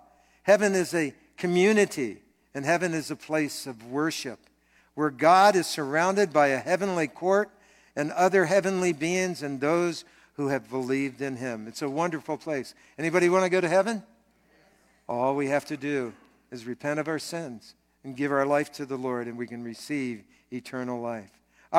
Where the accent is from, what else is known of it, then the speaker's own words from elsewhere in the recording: New Jersey, United States; I grew up in New Jersey. Okay, don't hold that against me.